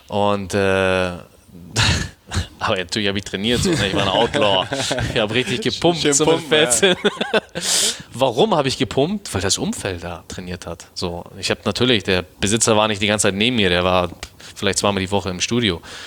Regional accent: Germany; ich bin in Deutschland geboren.

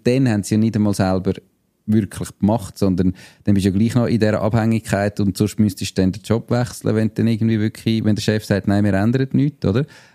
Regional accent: Switzerland; eigentlich sind wir Schweizer in gewissen Bereichen mega überversichert.

